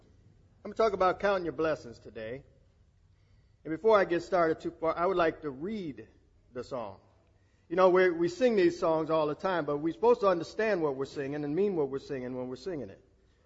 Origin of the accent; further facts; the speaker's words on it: Benton Harbor, Michigan, United States; when I was growing up in Benton Harbor, it wasn't easy for me at all being a mixed person.